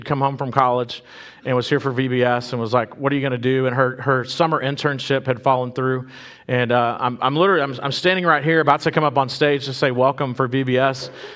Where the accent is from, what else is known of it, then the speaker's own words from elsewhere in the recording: Texas, United States; now in La Grange, United States; And anyway, growing up in South Texas, we'd always come through here.